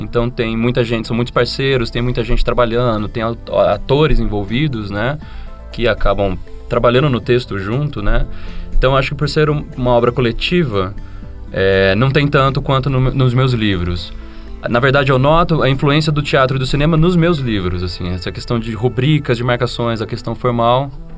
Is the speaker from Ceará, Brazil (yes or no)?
no; Campinas, São Paulo, Brazil; porque eu sou de Campinas, como você falou, e eu não tinha muita pretensão de sair dali. O máximo era São Paulo, né? Nada muito distante.